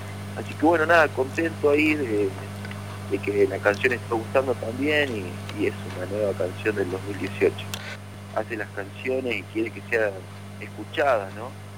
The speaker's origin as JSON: {"language": "Spanish", "town": "Tartagal", "region": "Salta", "country": "Argentina", "tie": "born or raised there", "said": "soy nacido en la ciudad de Salta y, bueno, por temas laborales de mi viejo nos vinimos a vivir a Tartagal y yo fui muy chico. Y, bueno, siempre digo que soy de Tartagal porque acá fue donde terminé en el secundario"}